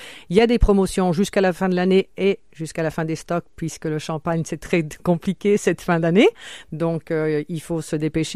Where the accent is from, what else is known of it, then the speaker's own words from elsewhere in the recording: Grand Est, France; dans l'Est, dans mon pays d'origine, dans la Meuse, même à côté de Toul, donc c'est même plus la Meuse, c'est la Moselle.